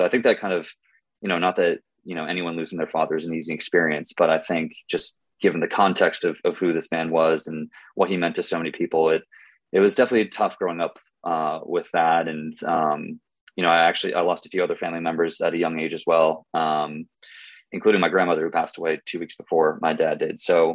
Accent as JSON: {"language": "English", "town": "Cape Cod", "region": "Massachusetts", "country": "United States", "tie": "born or raised there", "moved": "as an adult", "lives_now": "New York area, United States", "said": "So I grew up on Cape Cod, Massachusetts, yeah. Actually. Famously the summer vacation home of the Kennedys. Grew up in Massachusetts, went to school in Massachusetts, and then moved to the New York area right out of college"}